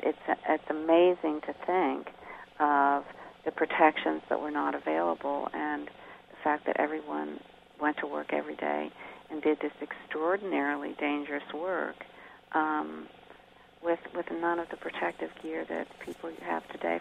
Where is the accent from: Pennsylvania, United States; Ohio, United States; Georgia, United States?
Pennsylvania, United States; Pittsburgh; I grew up in Pittsburgh, and the mythology of steel making, of the heat and the difficulty, and also the magical beauty of it at the same time, was always very striking to me